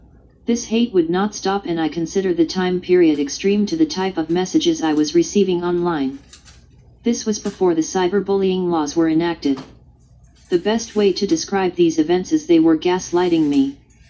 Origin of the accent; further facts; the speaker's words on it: San Bernardino, California, United States; 2 weeks after I had to leave the Denver area back to my hometown of San Bernardino. That is where I write this story today.